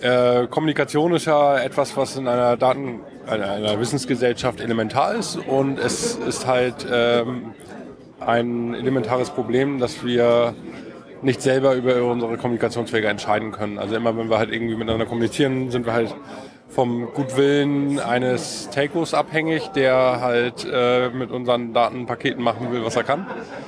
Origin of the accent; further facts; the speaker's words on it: Kiel, Schleswig-Holstein, Germany; Aus Kiel.